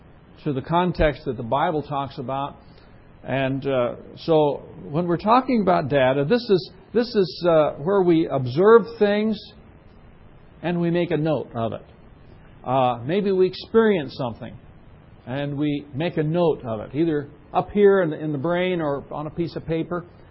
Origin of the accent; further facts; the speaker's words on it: Idaho, United States; You know, I came from Idaho, growing potatoes.